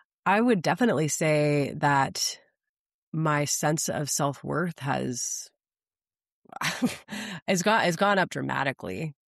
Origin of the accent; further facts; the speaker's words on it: Midwest, United States; I grew up in the Midwest, so I didn't have a ton of education in the realm of climate science.